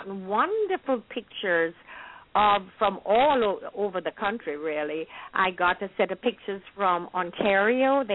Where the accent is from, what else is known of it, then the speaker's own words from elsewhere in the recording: Jamaica; Growing up in Jamaica. I mean, when I was there, independence didn't even, you know, go through my mind.